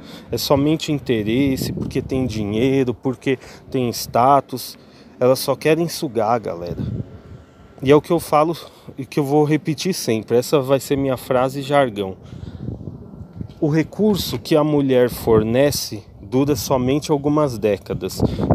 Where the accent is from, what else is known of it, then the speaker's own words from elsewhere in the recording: Brasília, Federal District, Brazil; eu sou feio, eu sou candango, pessoal